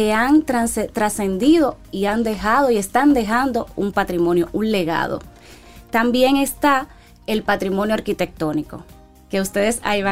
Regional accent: Dominican Republic; es necesario que nosotros conozcamos qué es lo que tenemos como dominicanos

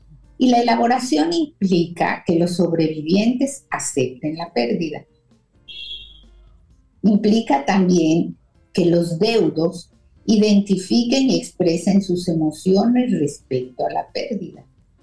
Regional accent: Mexico; ustedes saben que yo soy mexicana, por lo que... crecí un poco con esta celebración del Día de los Muertos

